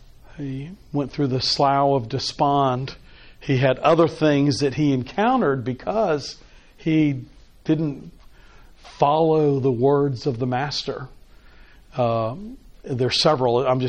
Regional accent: Texas, United States; Now, I grew up in Texas. In Texas, there are fences.

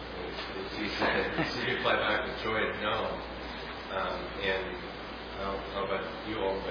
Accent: Queens, New York, United States; I grew up in Queens that remembered the Lord every week

